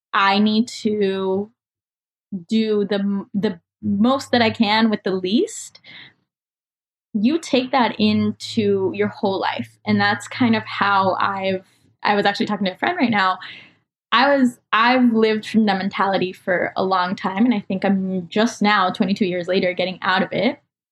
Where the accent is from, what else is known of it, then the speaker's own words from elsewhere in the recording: Colombia; also born or lived in United States; I was born in the States and then I moved back to Colombia and came back.